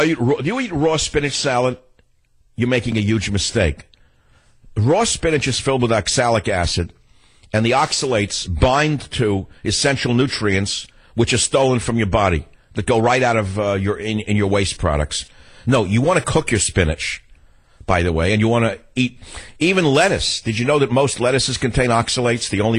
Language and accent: English; New York, United States; given that I'm going to my hometown in New York.